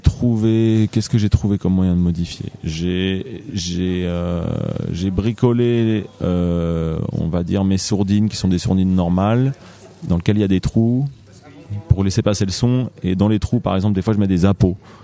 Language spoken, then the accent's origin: French; Auvergne-Rhône-Alpes, France; Je viens de Haute-Savoie